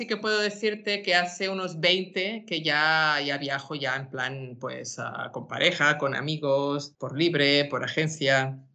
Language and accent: Spanish; Calella, Catalonia, Spain; Fuimos toda la familia en autocar desde aquí, desde mi pueblo, desde Calella. Recuerdo, yo creo que tendría 11 o 12 años.